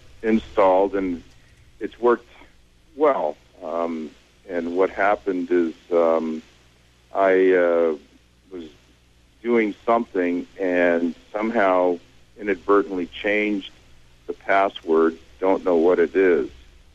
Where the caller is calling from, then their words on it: Monterey, California, United States; Monterey.